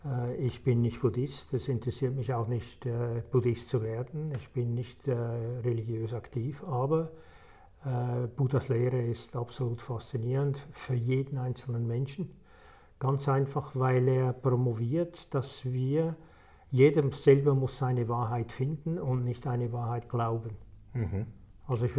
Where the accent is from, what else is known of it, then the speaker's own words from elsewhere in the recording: Switzerland; Ich bin in der Schweiz geboren, aufgewachsen, habe in verschiedenen Industrien gearbeitet, habe in Amerika studiert